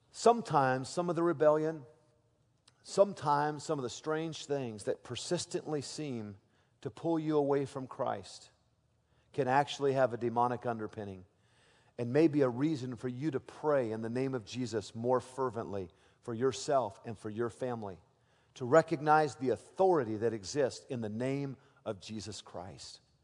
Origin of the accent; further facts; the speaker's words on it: United States; it saddens me as an American